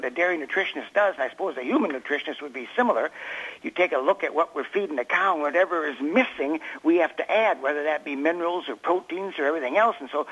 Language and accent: English; Wisconsin, United States; These chemicals and things first came along because I was raised on Wisconsin dairy farm.